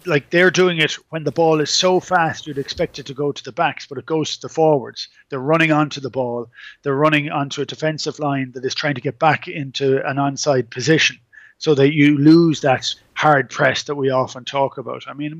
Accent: Ireland; It just wasn't a joy to watch as an Irish has-been or as an Irish fan.

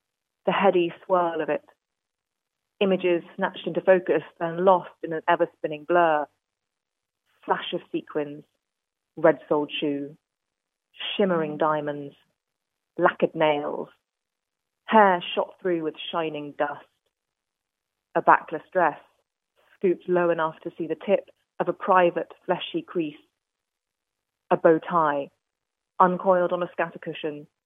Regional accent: Northern Ireland, United Kingdom; accent: English; also born or lived in England; I was born in England and I've always spoken with a very English accent. But when I was four, my family moved to the north of Ireland and we lived outside Derry.

